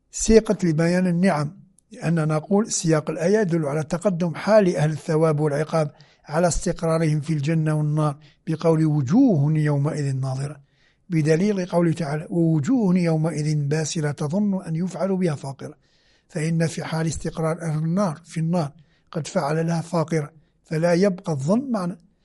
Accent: Algeria; now in Qom, Iran; قلت لكم البارحة كنت في تدريس المنطق للجامعيين عندنا في الجزائر

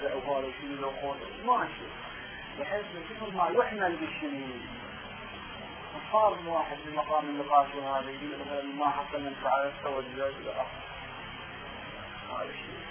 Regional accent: Iraq; احنا عندنا بالعراق

